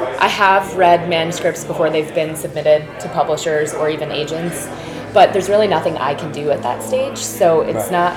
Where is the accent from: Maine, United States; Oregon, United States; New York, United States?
New York, United States; Suffern; Yeah, I grew up in Suffern, so it's